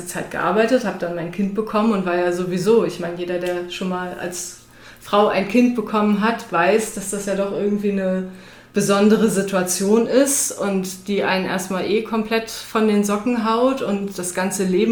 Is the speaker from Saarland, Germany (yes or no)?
no; Hamburg, Germany; also born or lived in Mainz; now in Gau-Heppenheim, Germany; Ich komme aus dem Dorf Hamburg über die Großstadt Mainz in die Metropole Gau-Heppenheim.